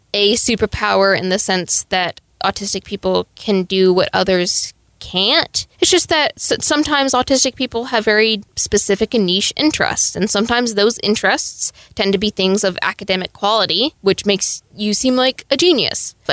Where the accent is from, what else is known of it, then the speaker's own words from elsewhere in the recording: Virginia, United States; I've been to like 3 different schools because I transferred out for COVID and then I moved down to Texas from Virginia.